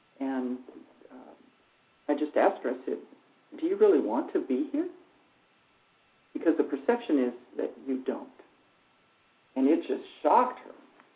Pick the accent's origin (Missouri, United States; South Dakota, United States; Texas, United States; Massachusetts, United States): Texas, United States; I grew up in Texas, and there's lizards, you know, and the longer the lizard's tail was, the easier it was to catch it.